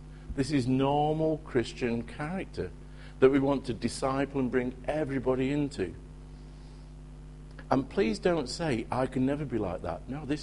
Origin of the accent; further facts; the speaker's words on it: England, United Kingdom; And because we're English, we need it most.